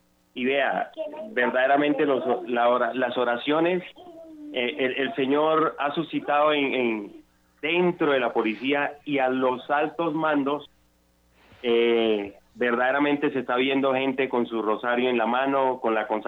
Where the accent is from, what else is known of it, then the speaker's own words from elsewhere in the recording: Chocó, Colombia; now in Bogotá, Colombia; yo soy de Chocó, pero en este momento ya llevo un buen tiempo en Bogotá, unos 28 años. Yo estoy aquí con mi familia